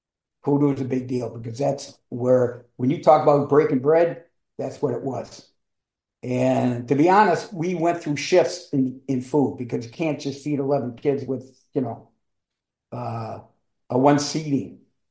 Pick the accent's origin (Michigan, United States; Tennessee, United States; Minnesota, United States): Minnesota, United States; St. Paul; And I was born, I think it's number 2 through 11 were born in St. Paul, Minnesota. So I was raised in St. Paul, and also my 10 brothers and sisters.